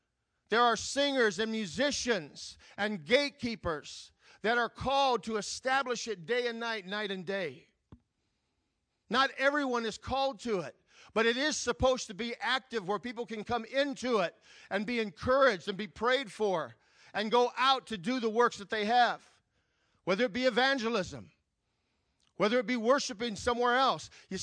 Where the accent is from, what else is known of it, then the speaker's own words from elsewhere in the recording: Gary, Indiana, United States; I grew up in Gary, Indiana. And when I grew up in Gary, Indiana, I saw a lot of changes happen in Gary, Indiana.